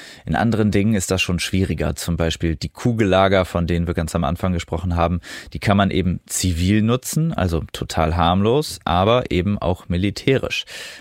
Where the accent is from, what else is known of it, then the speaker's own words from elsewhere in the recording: Osnabrück, Lower Saxony, Germany; zuletzt auch in meiner Heimatstadt Osnabrück.